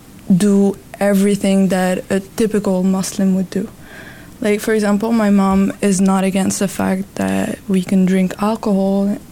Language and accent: English; Gabon; now in Paris, France; I grew up in Gabon, but my parents are Lebanese. So I grew up with a mix of culture.